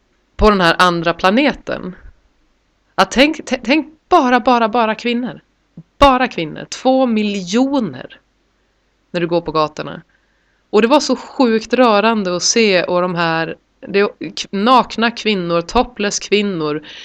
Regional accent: Sweden; Ja, och nu var jag är svensk och i den här situationen, i och med att Chile har sett ut som det gör

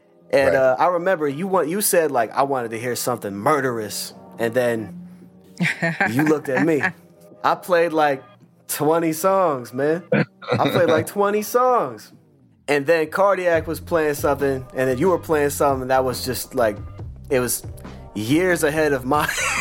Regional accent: Pacific Northwest, United States; I'm from the Northwest, and the Northwest has a really close connection with the Bay Area.

